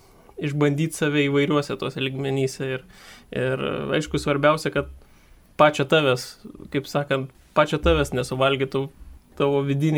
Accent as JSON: {"language": "Lithuanian", "town": "Kaunas", "region": "Kaunas County", "country": "Lithuania", "said": "Aš esu pats kaunietis, esu baigęs Kauno jėzuitų gimnaziją"}